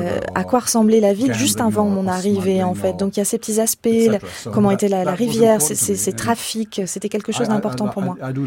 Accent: Sri Lanka; quand j'ai grandi au Sri Lanka, j'ai entendu beaucoup je peux citer beaucoup en fait d'auteurs sri lankais, d'artistes sri lankais

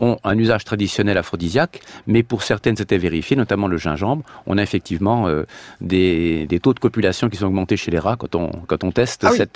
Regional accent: Grand Est, France; Mais chez nous en Alsace et en Lorraine, on a l'habitude de boire des vins chauds.

